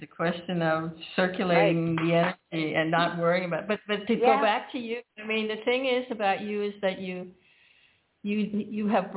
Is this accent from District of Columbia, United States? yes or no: yes; Washington, District of Columbia, United States; I grew up in Washington, D.C., and my father was a very high man in the military